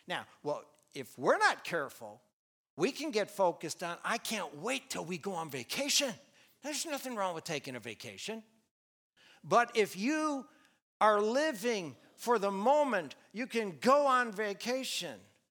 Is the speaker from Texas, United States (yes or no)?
no; Milwaukee, Wisconsin, United States; I grew up in Milwaukee. Well, just north of Milwaukee.